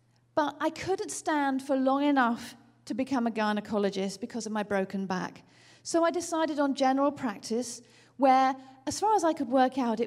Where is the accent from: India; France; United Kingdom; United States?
United Kingdom; from the UK, as you can tell from my accent